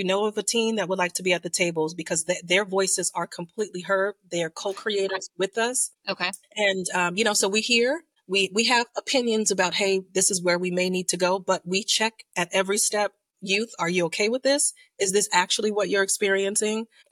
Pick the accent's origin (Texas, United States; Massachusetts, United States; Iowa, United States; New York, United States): New York, United States; I'm originally from New York.